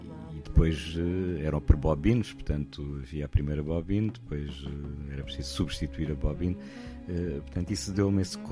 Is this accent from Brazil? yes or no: no; Mexilhoeira Grande, Algarve, Portugal; Bom, eram os filmes que eram projetados na minha aldeia, no Algarve, na Mexilhoeira Grande, e eram companhias ambulantes.